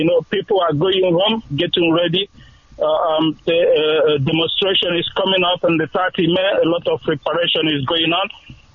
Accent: Akokwa, Imo, Nigeria; now in United Kingdom; I'm from Akko Okwa Town. Yes. Imo in Biafra land.

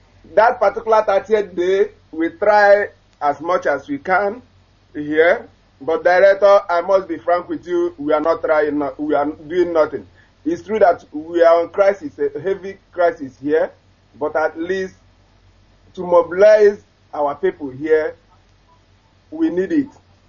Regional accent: Umezi, Imo, Nigeria; now in Ukraine; from Omanajo, Umezi, in the Idato South local government in Imo State, Biafra land.

